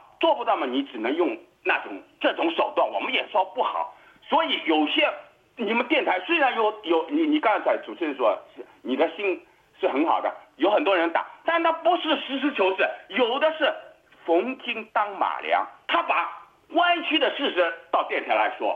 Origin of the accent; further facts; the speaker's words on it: Australia; 他的毒品全部到我们澳洲来，要害我们澳洲人